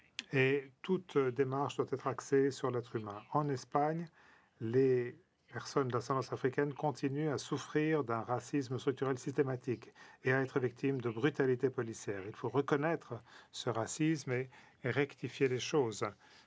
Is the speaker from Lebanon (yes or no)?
no; DR Congo; Je suis originaire du Congo.